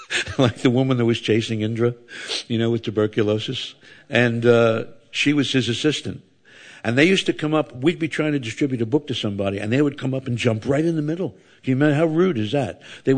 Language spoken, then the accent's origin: English; Philadelphia, Pennsylvania, United States; I'm from Philadelphia, Pennsylvania, in America, and right across the river is New Jersey. There's a big military base in New Jersey.